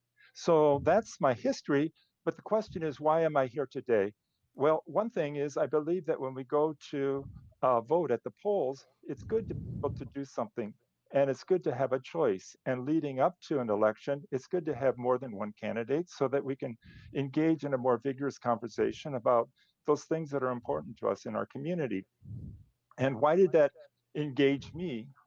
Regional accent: Quincy, Illinois, United States; I was born in Quincy, Illinois, in a river town just like La Crosse, about the same size, with deep historical roots in the 19th century

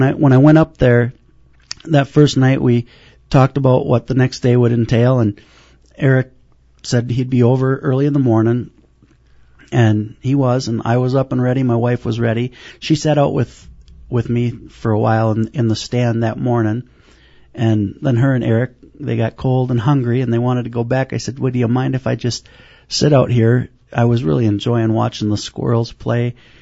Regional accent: Wisconsin, United States; Growing up in Hicks Valley, which is the name of the valley, over by Pepin along the Mississippi River, I spent my summer with my older brother.

